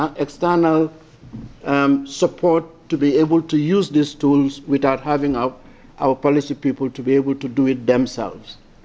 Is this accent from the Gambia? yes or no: yes; Gambia; I'm the chair of the CSTD, and I'm from the Gambia.